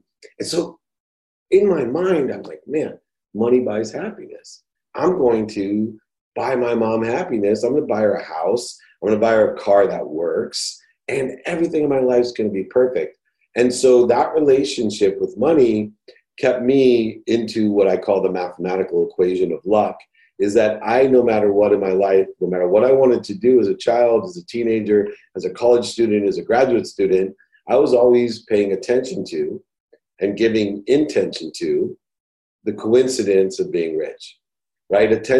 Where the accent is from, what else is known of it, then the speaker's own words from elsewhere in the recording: Akron, Ohio, United States; And I grew up in Akron, Ohio, with a single mom, six kids, a mom who worked two jobs just to support us with food and clothes.